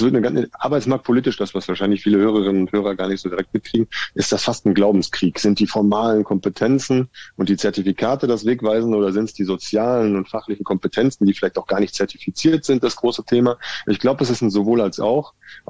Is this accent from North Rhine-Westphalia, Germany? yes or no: yes; North Rhine-Westphalia, Germany; now in Nuremberg, Germany; ich komme ja aus dem Ruhrgebiet und bin nach Nürnberg gekommen.